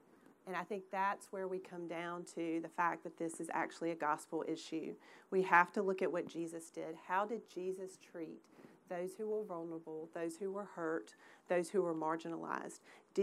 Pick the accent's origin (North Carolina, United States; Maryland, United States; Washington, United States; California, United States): North Carolina, United States; Raleigh; I'm from Raleigh, North Carolina, where I practice law.